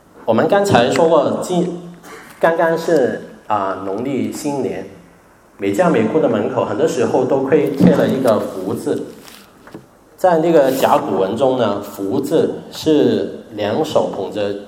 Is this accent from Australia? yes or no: yes; Sydney, New South Wales, Australia; Chinese is a second language; also born or lived in Hong Kong; 我是从悉尼来的。我十多年前在悉尼毕业，然后呢，我就跟我的太太回到香港，然后结婚生孩子，读神学，然后三年的时候就回到悉尼定居